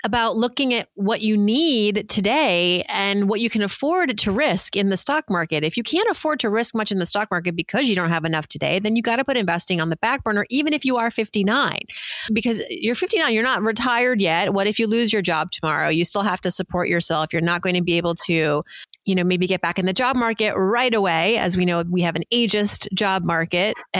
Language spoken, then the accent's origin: English; Worcester, Massachusetts, United States; mentioned you're living in Worcester now, which, by the way, is where I was born. I didn't have a choice growing up in Worcester.